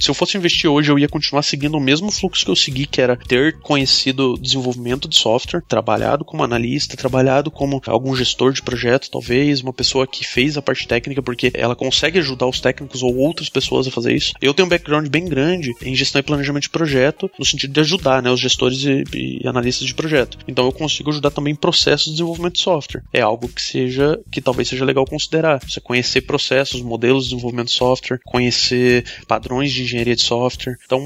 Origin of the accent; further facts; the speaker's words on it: Curitiba, Paraná, Brazil; Sou de Curitiba também, como vocês, como alguns de vocês.